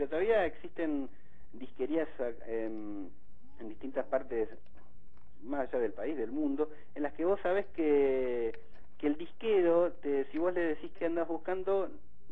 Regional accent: Balcarce, Buenos Aires Province, Argentina; also born or lived in Mar del Plata; now in Buenos Aires, Argentina; empecé en Balcarce, que es la ciudad en la que me crié, después seguí en Mar del Plata y actualmente en Buenos Aires

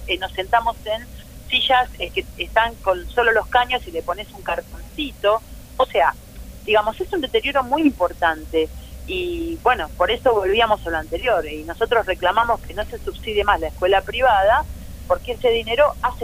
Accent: Quilmes, Buenos Aires Province, Argentina; yo soy de Quilmes, por ejemplo.

